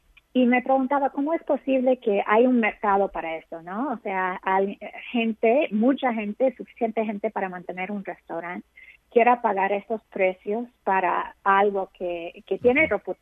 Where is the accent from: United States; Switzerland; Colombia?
United States; California; now in New York, United States; soy de California y cuando me mudé a Nueva York hace 25 años